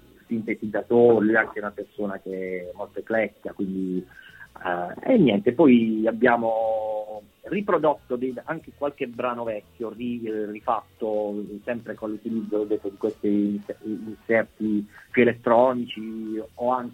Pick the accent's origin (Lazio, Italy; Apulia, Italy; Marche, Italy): Apulia, Italy; Mola di Bari; io sono di Mola di Bari, e Niccolò è di Capurso, che sono due paesi a 15-20 km più o meno da Bari